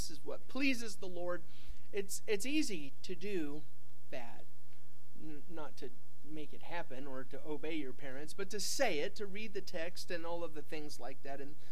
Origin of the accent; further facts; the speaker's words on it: Kansas City, Missouri, United States; I've got to say, I'm from Kansas City. I'm from Kansas City. And do you see what I've done? I told you where I came from. This is where I was born. This is where I'm from.